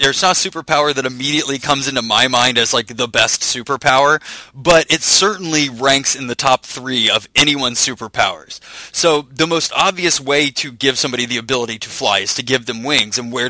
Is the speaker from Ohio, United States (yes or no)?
yes; Ohio, United States; Like, I'm from Ohio. We have robins all the time.